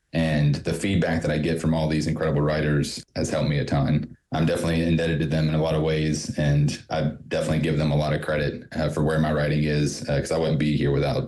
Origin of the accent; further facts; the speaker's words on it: North Carolina, United States; now in Black Mountain, United States; where I currently live in Black Mountain and where I grew up in Davidson County, which is closer to the Piedmont region of North Carolina.